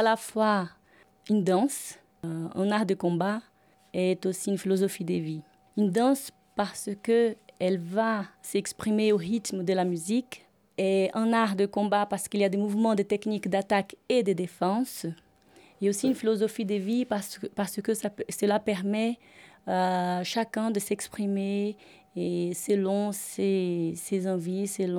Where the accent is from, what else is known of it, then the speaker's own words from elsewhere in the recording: Salvador, Bahia, Brazil; now in France; je suis brésilienne de Salvador de Bahia et actuellement j'habite en France.